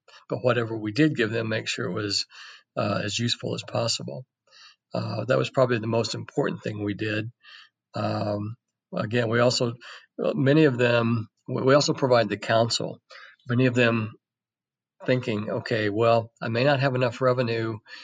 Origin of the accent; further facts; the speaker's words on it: Murfreesboro, Illinois, United States; my hometown community, which is a small town, Murfreesboro, Illinois, it lost its newspaper back